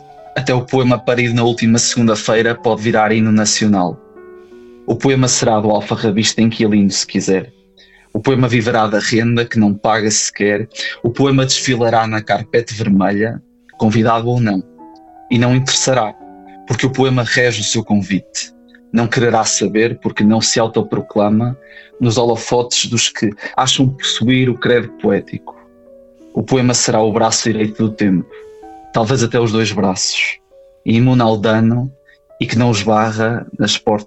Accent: São João da Madeira, Aveiro, Portugal; also born or lived in Porto; Sim, minha infância foi toda em São João da Madeira. Contudo, agora o meu período mais académico foi todo passado e vivido no Porto.

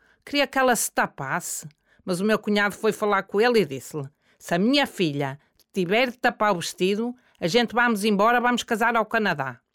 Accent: Monteirão de Cima, Norte, Portugal; A minha terra é muito linda. É na aldeia do Monteirão de Cima. Tem vistas para o Marão. Tem uma igreja antiga, do tempo dos romanos, e um café.

